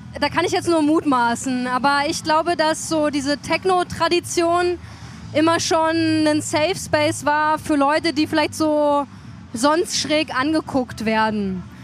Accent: Chemnitz, Saxony, Germany; Und natürlich willst du nicht als Chemnitzer dann sagen

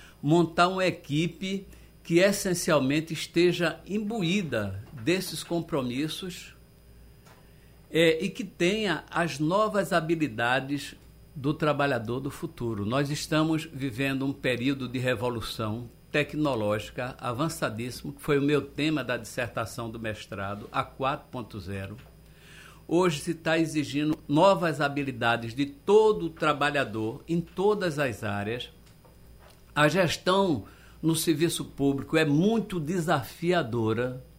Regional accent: Olinda, Pernambuco, Brazil; born there; Eu nasci em Salgadinho, Olinda. Então eu aprendi a nadar em Olinda

